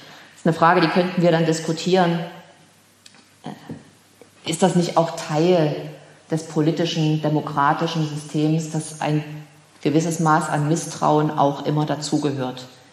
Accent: Erfurt, Thuringia, Germany; Ich stamme aus Erfurt, lebte 1990 in Erfurt, erlebte hier die Wende

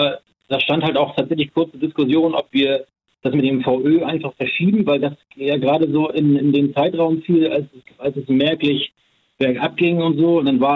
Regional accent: Hamburg, Germany; Das war ja schon vorher so, wir kommen aus Hamburg

